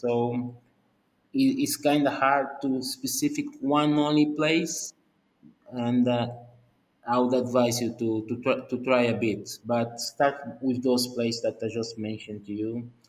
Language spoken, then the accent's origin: English; Angola; English is a second language; As I normally say, I'm from Angola, so I look at all of it.